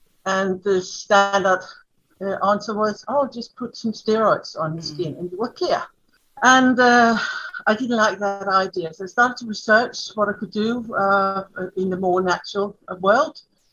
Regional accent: Denmark; English is a second language; Yeah, it actually started back in Denmark, as you can hear my accent. Yeah. I'm Danish.

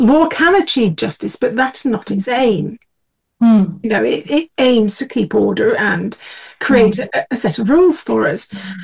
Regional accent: South Africa; growing up in South Africa, you know, there was always a slightly greater appreciation of homeopathy in South Africa. You know, I was brought up there in the 70s, well, in the 60s and 70s.

